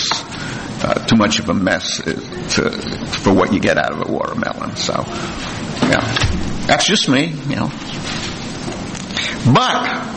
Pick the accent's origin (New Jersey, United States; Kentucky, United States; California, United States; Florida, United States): New Jersey, United States; I guess I grew up in New Jersey, so it was no big deal.